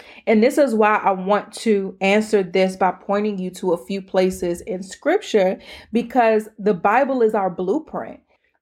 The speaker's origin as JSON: {"language": "English", "region": "Maryland", "country": "United States", "accent": "PG", "said": "Y'all see my PG accent is really coming out right now because I got annoyed all over again by the question."}